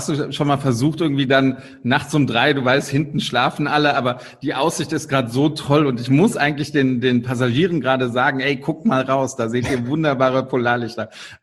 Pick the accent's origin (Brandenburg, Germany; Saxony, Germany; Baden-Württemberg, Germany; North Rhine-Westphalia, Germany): North Rhine-Westphalia, Germany; Cologne; born there; now in Frankfurt, Germany; Aber ich bin gebürtiger Kölner eigentlich. Also ich bin auch nur nach Frankfurt zugezogen, bin kein wirklicher, waschechter Frankfurter.